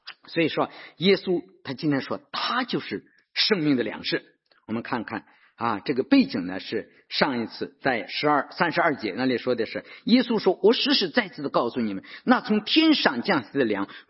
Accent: China; 所以我们中国人那以前的时候见了面就一句话

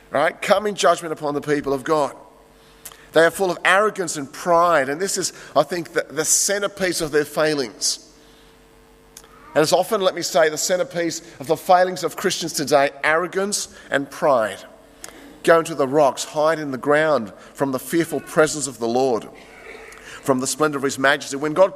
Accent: Australia; let me say, as an Australian living in this country

